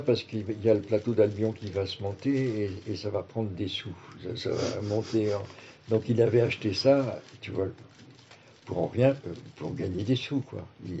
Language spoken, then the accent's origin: French; Paris, Île-de-France, France; j'étais parisien, donc je sais ce que c'est, j'ai passé mon enfance à Paris